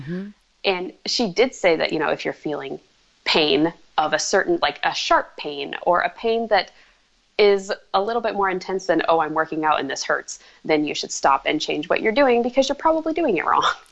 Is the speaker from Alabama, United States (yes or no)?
no; Nebraska, United States; now in Minneapolis, United States; Sort of. I was from Nebraska. Now I'm in Minneapolis.